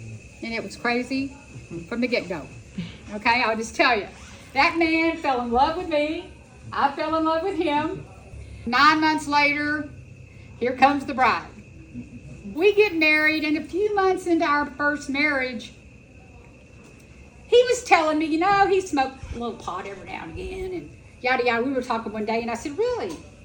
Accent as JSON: {"language": "English", "town": "Houston", "region": "Texas", "country": "United States", "tie": "born or raised there", "said": "I was born in Houston, Texas. All right. I mean, I was a true Texan. You know, chili cook-offs, barbecue cook-offs."}